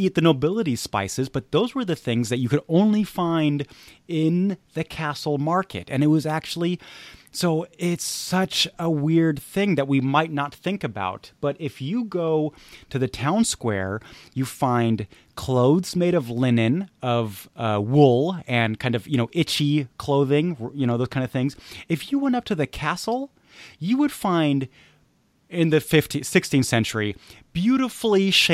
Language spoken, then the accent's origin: English; United States; Like, I'm an American. I go to Costco.